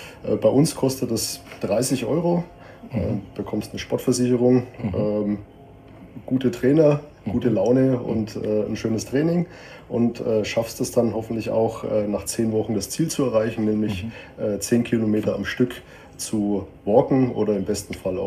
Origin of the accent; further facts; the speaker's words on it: Würzburg, Bavaria, Germany; now in Auhausen, Germany; Also ich bin ursprünglich aus Würzburg, aber ich komme auch aus einer Soldatenfamilie. Also ich bin sehr oft und häufig umgezogen und durch die ganze Republik gekommen. Bin aber tatsächlich seit 2005 in Auhausen.